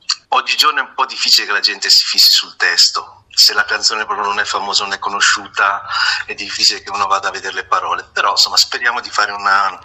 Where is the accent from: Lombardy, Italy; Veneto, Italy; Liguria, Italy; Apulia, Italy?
Liguria, Italy; Arcola; siamo Arcola, però è vicinanza, via. Arcola, Sarzana, Carrara.